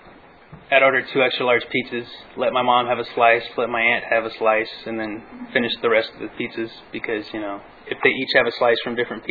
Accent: California, United States; And I'm from the Inland Empire. You know, I stereotype people if they, and in the Inland Empire, if you've lost weight, you know, we think you're on speed.

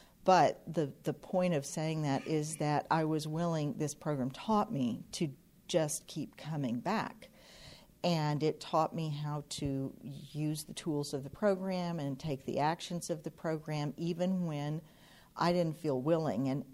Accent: Oklahoma, United States; And I'm from Oklahoma, and I was here last year this time.

